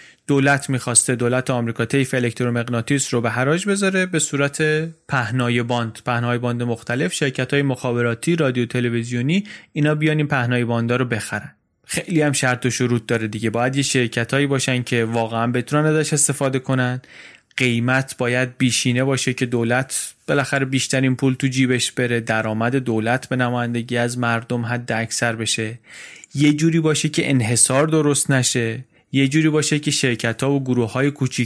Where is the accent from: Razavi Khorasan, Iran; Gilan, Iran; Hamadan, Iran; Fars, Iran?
Gilan, Iran; Langarud; چیزی که توی بازار ماهی فروشای شهر خودمون دیدم، در لنگرود دیدم